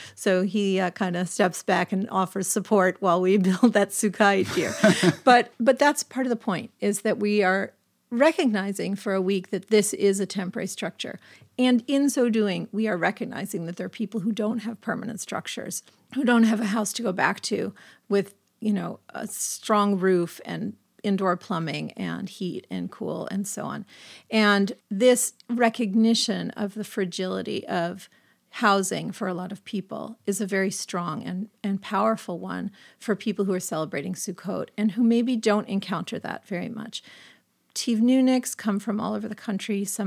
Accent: East Coast, United States; also born or lived in Minnesota; And I grew up mostly on the East Coast where palm fronds were not an option.

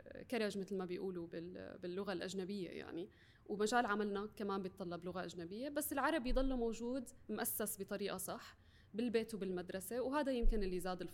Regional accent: United Arab Emirates; accent: Syrian; ولا هويتي لهجة سورية ولا لهجة بلاد الشام أو إلى آخره. لأني تربيت بالإمارات كمان صار عندي تعرض أكثر لكل اللهجات العربية الأخرى،

